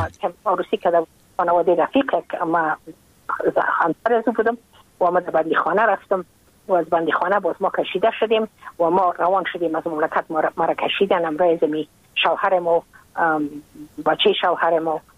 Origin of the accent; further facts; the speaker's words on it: Afghanistan; moved away as an adult; now in United States; من که از افغانستان بغم آمدم من اون سال بودم 28 ساله